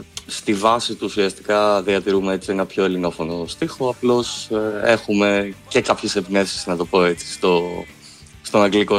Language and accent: Greek; Volos, Thessaly, Greece; Είναι η καταγωγή μου από το Βόλο, έχουμε καλή σχέση με το Βόλο.